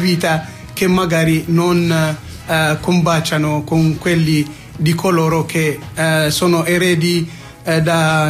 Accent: Eritrea; io rappresento sì la diaspora del Tigray adesso, però sono cresciuto in Eritrea e ho origini, diciamo, multiculturali.

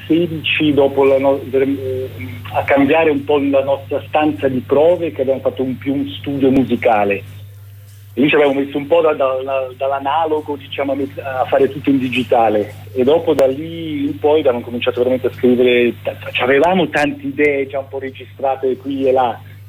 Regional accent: Lucerne, Switzerland; born there; E io invece, anch'io nato a Lucerna, e mia mamma anche lei è veneta, la provincia di Belluno, e mio padre è marchigiano, la provincia di Pesaro Urbino.

